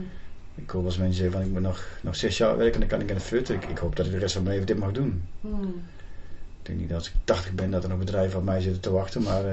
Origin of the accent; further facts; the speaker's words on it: Loosbroek, North Brabant, Netherlands; ik ben 52, geboren en getogen te Loosbroek.